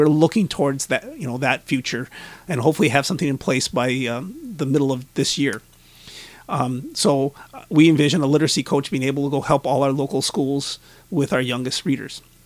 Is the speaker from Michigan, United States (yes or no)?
yes; Chassel, Michigan, United States; And, you know, I came from Chassel, and every year the school foundation, people who have donated money, give back every year